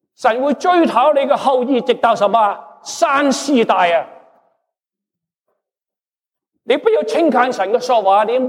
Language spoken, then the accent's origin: Chinese; China; 英国以前骗我们中国人，卖鸦片烟给我们中国人，拿我们的黄金。